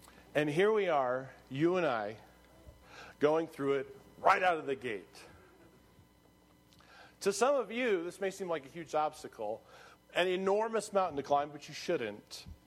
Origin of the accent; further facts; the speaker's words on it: California, United States; And I have to say that because I'm from California.